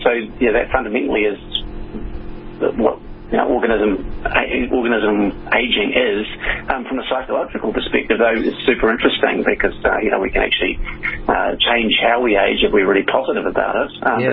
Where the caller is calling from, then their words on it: Auckland, New Zealand; I'm calling in from Auckland, which is